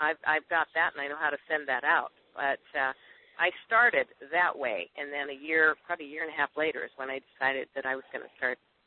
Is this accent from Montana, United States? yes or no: yes; Montana, United States; originally, I'm from Montana, and I've been in sales all my life.